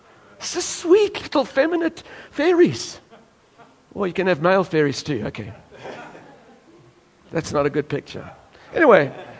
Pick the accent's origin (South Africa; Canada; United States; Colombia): South Africa; now in Australia; When I grew up in South Africa, we had very little freedom, but we had lots of responsibility.